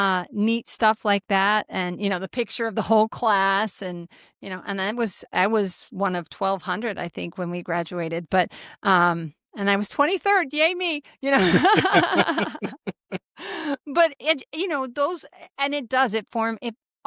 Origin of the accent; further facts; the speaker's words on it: Grand Island, Nebraska, United States; I was born and raised in Grand Island, Nebraska.